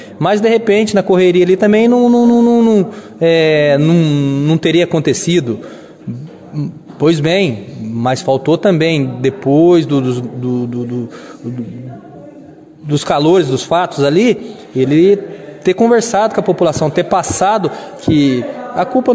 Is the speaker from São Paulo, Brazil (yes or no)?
no; Bandeirantes, Paraná, Brazil; mas eu nasci e cresci no meu Bandeirantes.